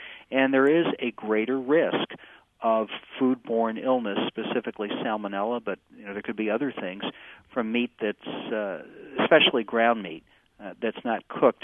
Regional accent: New England, United States; I grew up in New England where we had Friendly's, Friendly ice cream shops that had the best big beef.

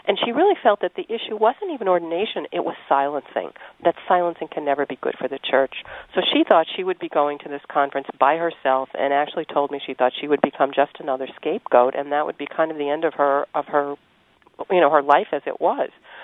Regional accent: Scranton, Pennsylvania, United States; moved away as an adult; now in New York, United States; And then in my early 20s, I moved to New York from Scranton, Pennsylvania, where I grew up. And I came back home to visit my mom in Scranton one weekend

